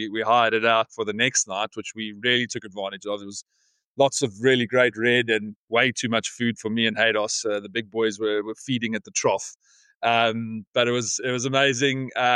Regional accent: South Africa; in my youth, growing up in South Africa, obviously like Australia, it's a very like outdoor climate.

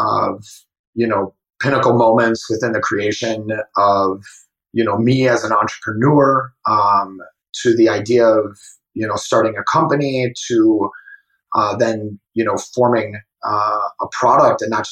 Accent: Wisconsin, United States; You know, I grew up playing sports in the Midwest, in Wisconsin.

